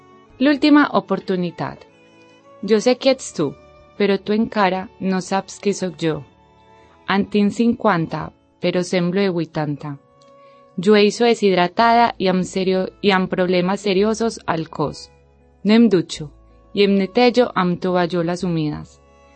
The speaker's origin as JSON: {"language": "Catalan", "country": "Colombia", "lives_now": "Sant Cugat, Spain", "said": "soc colombiana, visc a Sant Cugat des de fa un any"}